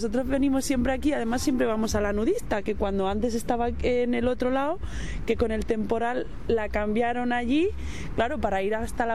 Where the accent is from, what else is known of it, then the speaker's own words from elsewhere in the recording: Terrassa, Catalonia, Spain; Nosotros venimos de Tarrasa y de Sabadell y llevamos muchos años viniendo.